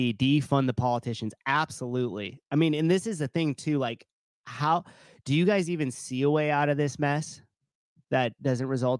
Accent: Oakland, California, United States; Close to my hometown, good old Oakland.

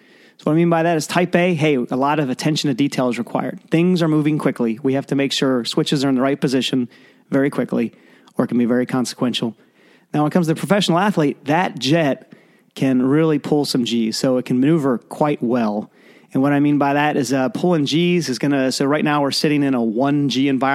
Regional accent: Lancaster, Pennsylvania, United States; I grew up in Lancaster, Pennsylvania, went to school at the Naval Academy, spent 4 years there, got an aerospace engineering degree, headed off to flight school, which was down in Florida

